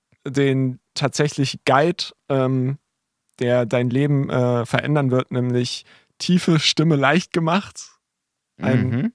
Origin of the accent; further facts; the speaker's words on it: West Germany, Germany; Ich komme aus Westdeutschland.